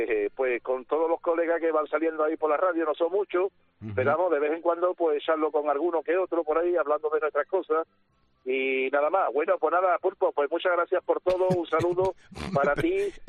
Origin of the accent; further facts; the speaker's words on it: Castilleja de la Cuesta, Andalusia, Spain; Yo soy taxista … soy de Castilleja de la Cuesta. Estoy trabajando aquí en la comarca del Aljarafe.